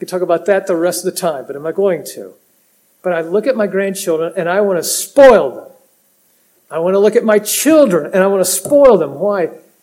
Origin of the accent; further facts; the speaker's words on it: United States; I grew up in America. It wasn't perfect, not even close.